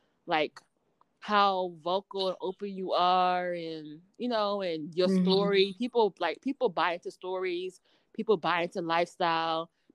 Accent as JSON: {"language": "English", "region": "Michigan", "country": "United States", "moved": "yes", "said": "Like, I came from Michigan to Toledo to Findlay to Columbus to Kentucky."}